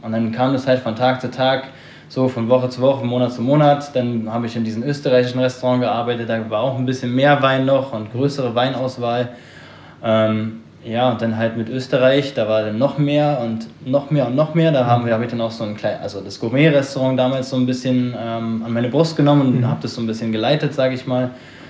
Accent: Berlin, Germany; komme gebürtig aus Berlin

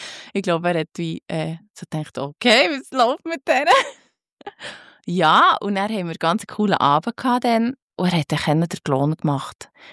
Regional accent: Bern, Switzerland; Ich werde jetzt gerade 35. Wahnsinn. Ich habe einen Bruder, also wir sind echt zu zweit aufgewachsen. Im Bernbiet, also wir waren immer in Bern in der Region daheim.

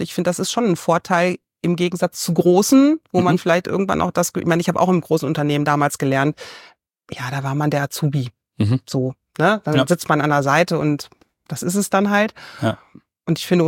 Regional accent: North Rhine-Westphalia, Germany; Aber wir sind auch typische Westfale.

